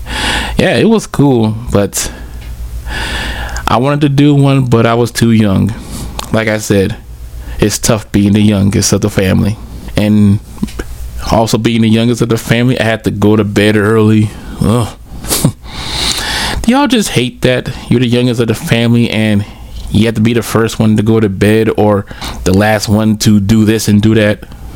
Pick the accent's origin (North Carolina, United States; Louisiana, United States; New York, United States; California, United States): Louisiana, United States; New Orleans; While we was also growing up in New Orleans, every Sunday I always watch